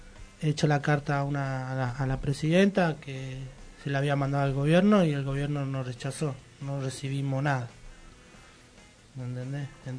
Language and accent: Spanish; Corrientes, Argentina; now in Moreno, Argentina; Yo de donde vengo de Corrientes Capital. Vine de ahí porque no tenía un trabajo seguro, vine acá, conseguí un terreno.